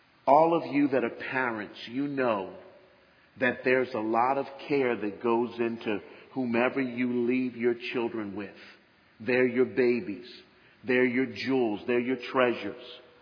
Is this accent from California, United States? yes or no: no; Philadelphia, Pennsylvania, United States; I'm Philadelphian, remember, and no matter how badly the 49ers might have been doing at that time